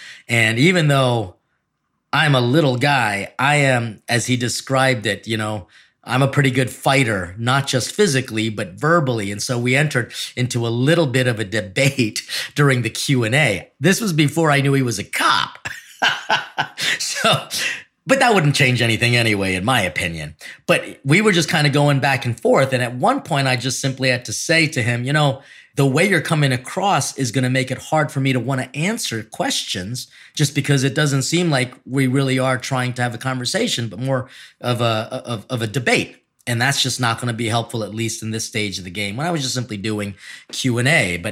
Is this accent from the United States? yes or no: no; Philippines; You know, people might see me as a Filipino, as someone who's always going to be like super shy, more timid